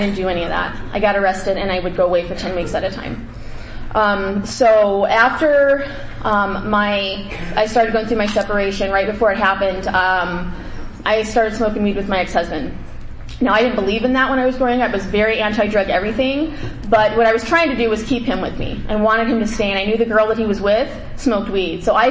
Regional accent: Arizona, United States; I was born and raised in Arizona. I am the oldest of three kids.

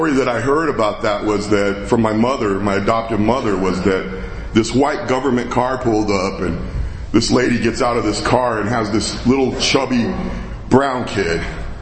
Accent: Winslow, Arizona, United States; And I'm from Winslow, and a lot of people ask where Winslow is. So, like, if this is the state of Arizona, like, this is Winslow, right?

